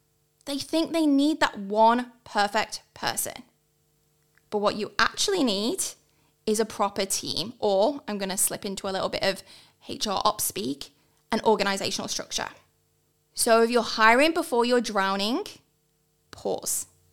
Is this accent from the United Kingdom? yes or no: yes; United Kingdom; moved away as an adult; now in Australia; So I am obviously a POM, you can hear from my accent, but I've been living in Australia for 16 years now. I was that ultimate POMy backpacker that never left.